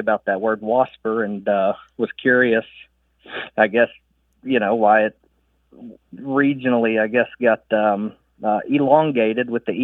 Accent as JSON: {"language": "English", "region": "Kentucky", "country": "United States", "tie": "born or raised there", "lives_now": "Frankfort, United States", "said": "So I grew up in Pulaski County here in Kentucky, mm-hmm. and I was curious, now that I live in Frankfort"}